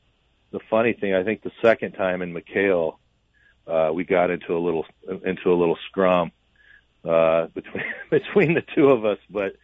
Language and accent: English; Las Vegas, Nevada, United States; being from Las Vegas and then playing for him with San Antonio for a while, and you know, growing up in Vegas and knowing his type of basketball